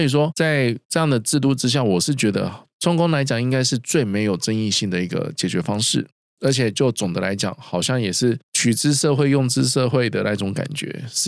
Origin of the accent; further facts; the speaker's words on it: Taiwan; 因为我的外公是1949过去的，所以说我从小是有一段时间是在台湾的眷村长大